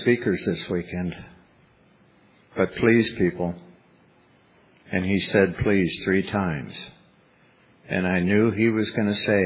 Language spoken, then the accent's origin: English; San Jose, California, United States; now in Paso Robles, United States; It's amazing how we ended up in Paso Robles. I was from San Jose. I had moved there in 1972